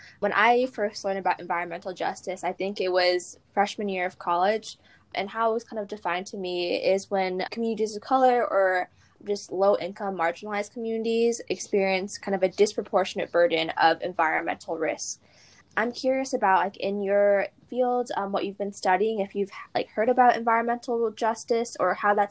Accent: Indiana, United States; and granted, I'm from Indiana, so that's already unlikely.

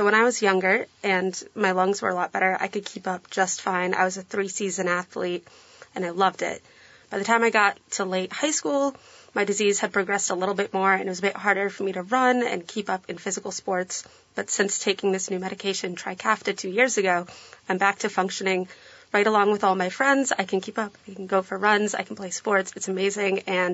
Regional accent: New York, United States; I came from New York.

